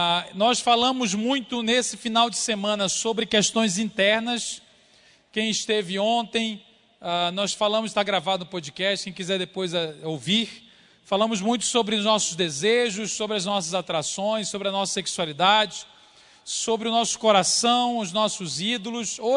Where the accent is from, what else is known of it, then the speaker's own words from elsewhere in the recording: Belém, Pará, Brazil; now in Belo Horizonte, Brazil; Eu venho lá de Belo Horizonte, moro em BH. Mas você viu meu sotaque não é exatamente sotaque mineiro, né? Eu sou de Belém do Pará, bem ali, onde Jesus nasceu